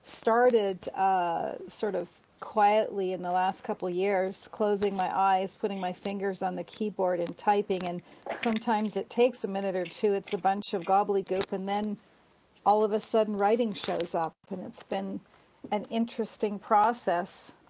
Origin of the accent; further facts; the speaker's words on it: Vancouver, British Columbia, Canada; I grew up in Vancouver, Canada